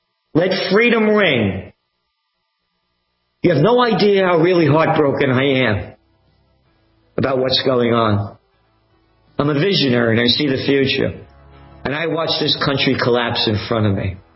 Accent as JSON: {"language": "English", "country": "United States", "said": "I'm an American. My country, it is a thing."}